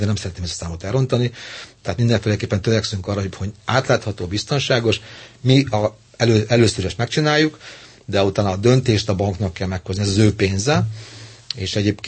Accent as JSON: {"language": "Hungarian", "region": "Budapest", "country": "Hungary", "said": "pesti fiú vagyok"}